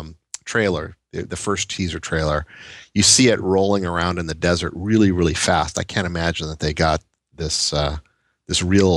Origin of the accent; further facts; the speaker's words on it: California, United States; they had a big convention in Anaheim, near where I grew up in California.